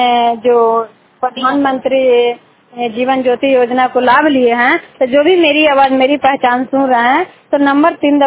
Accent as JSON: {"language": "Hindi", "town": "Chandidih", "region": "Bihar", "country": "India", "said": "चंडीडी के रहने वाली हूँ और चंडी पंचायत जिला ललहरा राज बिहार।"}